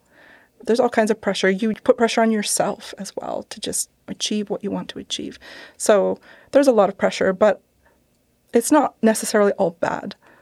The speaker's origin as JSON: {"language": "English", "country": "Canada", "also_born_or_lived": "United States", "said": "So I'm Canadian, and we were living in the United States for a long time, and we really wanted to come back to Canada."}